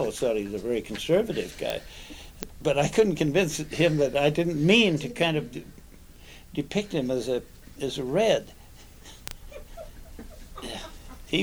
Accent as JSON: {"language": "English", "region": "West Coast", "country": "United States", "said": "I came from the West Coast, and by the time I got here, I'd already done that one book"}